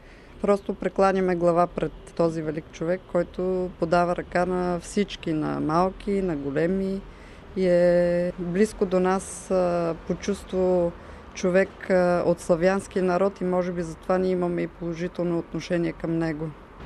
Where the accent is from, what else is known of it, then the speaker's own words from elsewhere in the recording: Sofia, Sofia City, Bulgaria; на 40 години съм от София